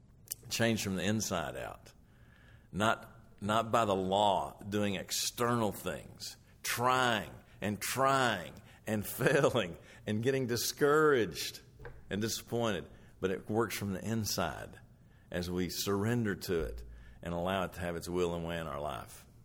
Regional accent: Lubbock, Texas, United States; I was born and raised in Lubbock.

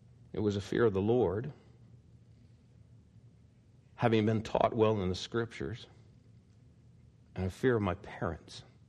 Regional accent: Portland, Oregon, United States; One was from my hometown, Portland, Reed College. In fact, my house was just up the street from it.

